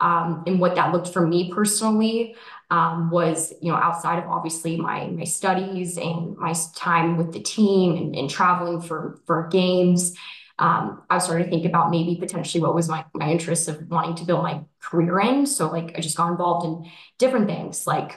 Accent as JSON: {"language": "English", "region": "Arizona", "country": "United States", "moved": "as an adult", "said": "But I'm originally from Arizona, go D-backs."}